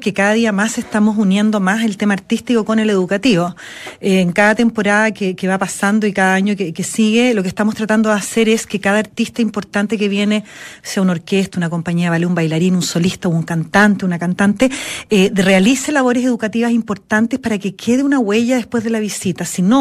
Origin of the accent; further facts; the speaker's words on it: Santiago, Santiago Metropolitan Region, Chile; porque efectivamente yo soy santiaguina